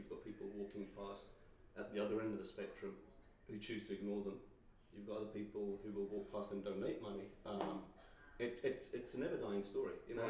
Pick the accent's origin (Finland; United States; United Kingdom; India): India; But am I an Indian? Well, absolutely, I'm an Indian actor, because I am Indian.